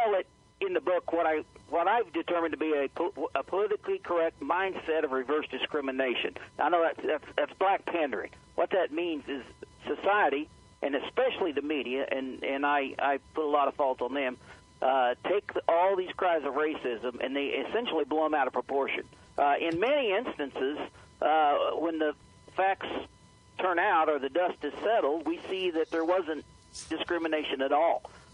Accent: Missouri, United States; I grew up in Southwest Missouri. It's very rural.

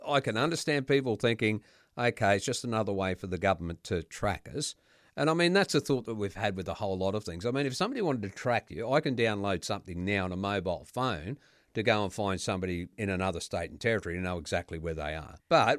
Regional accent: Bowen, Queensland, Australia; Well, I come from Bowen. Gee, I wonder if your wife knows me.

